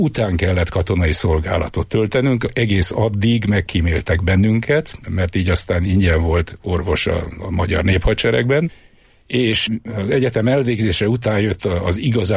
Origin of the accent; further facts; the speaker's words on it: Pilisszentiván, Pest, Hungary; Én Budapesten születtem, egy Budapest melletti kis falucskában, Pilisi falucskában, Pilis-Szentivánon töltöttem a gyermekkoromat.